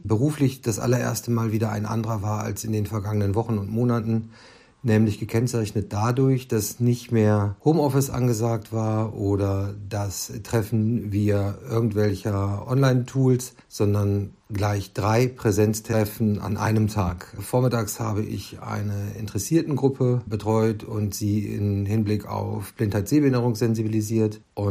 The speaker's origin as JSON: {"language": "German", "town": "Hanover", "region": "Lower Saxony", "country": "Germany", "said": "ich komme aus Hannover."}